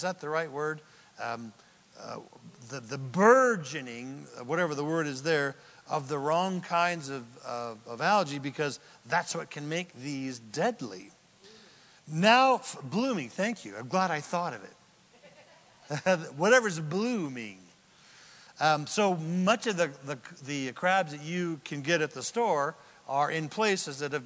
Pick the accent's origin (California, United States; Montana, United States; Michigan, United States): California, United States; Anderson; I'm from Anderson in Redding, California, and we had lots of cows. I grew up in one house. There was cows all around us.